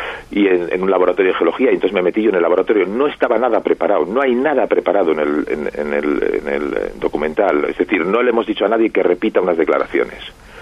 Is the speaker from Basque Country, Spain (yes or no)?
yes; Bilbao, Basque Country, Spain; Somos los dos de Bilbao y nos tuvimos que ir a Sevilla para conocernos